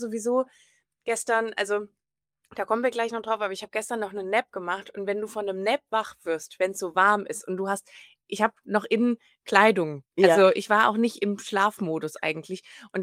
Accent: Germany

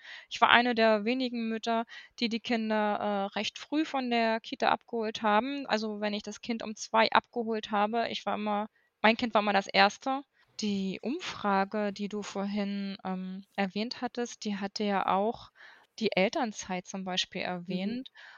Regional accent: East Germany, Germany; Und nun bin ich ja aus dem Osten.

